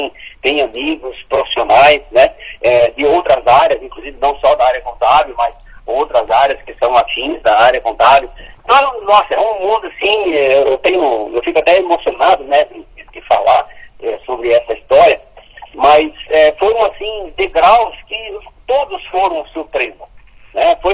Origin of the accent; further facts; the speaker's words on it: Paranavaí, Paraná, Brazil; now in Curitiba, Brazil; eu sou do interior do Paraná, sou do Paranavaí.